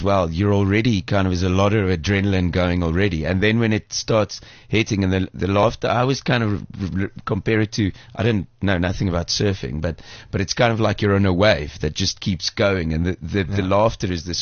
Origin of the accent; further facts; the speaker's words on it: Roodepoort, Gauteng, South Africa; I grew up in Redepoort